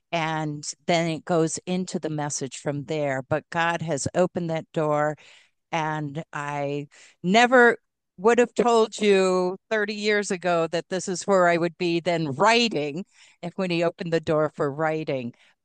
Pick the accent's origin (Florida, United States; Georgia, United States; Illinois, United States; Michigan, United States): Michigan, United States; moved away as an adult; also born or lived in Maryland; I grew up in Michigan. We raised our kids in Maryland, and now we live in Colorado.